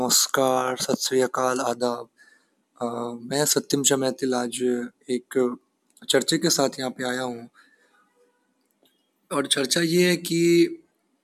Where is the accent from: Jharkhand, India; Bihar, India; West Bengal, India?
Bihar, India; Darbhanga; जो ये जिला में बहुत ज़्यादा तबाही है, उनके नाम है दरभंगा, जो कि मेरा अपना घर है